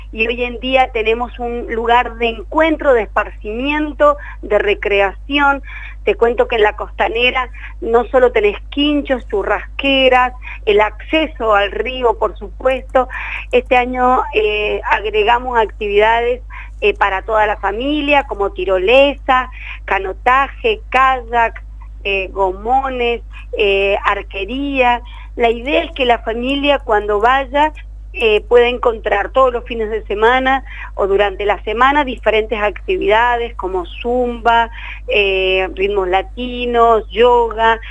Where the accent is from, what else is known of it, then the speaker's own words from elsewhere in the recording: Mendoza, Argentina; como mendocinos